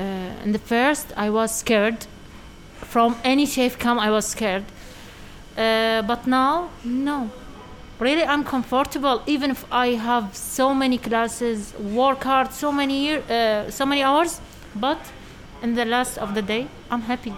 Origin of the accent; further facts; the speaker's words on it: Iraq; English is a second language; I'm from Iraq. I am 10 years old. No, I'm joking. I'm 33.